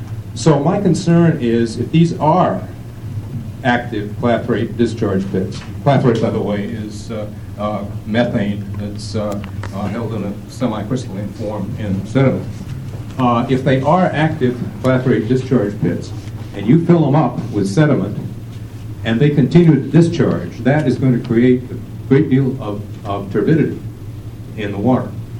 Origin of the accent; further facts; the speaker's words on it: Stockton Springs, Maine, United States; I'm a geologist from Stockton Springs.